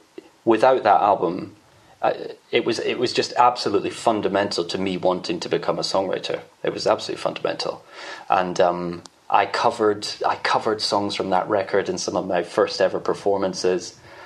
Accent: Edinburgh, Scotland, United Kingdom; I'm from Edinburgh.

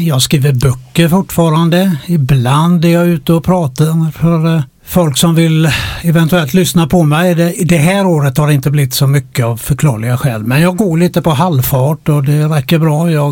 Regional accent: Gothenburg, Västra Götaland County, Sweden; Föddes i Gamlestan, men var bara 3 år när vi flyttade till Kyrkbyn på Hisingen, ett alldeles nytt område där. Så där växte jag upp.

